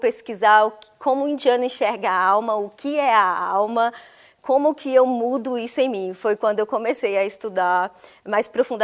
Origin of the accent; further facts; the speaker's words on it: Minas Gerais, Brazil; Sou do interior de Minas Gerais, do sertão mineiro, muito machismo.